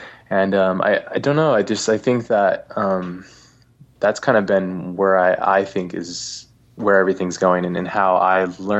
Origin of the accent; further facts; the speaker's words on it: Hawaii, United States; I grew up in Hawaii, but it was a way for me to kind of create the worlds that I couldn't afford.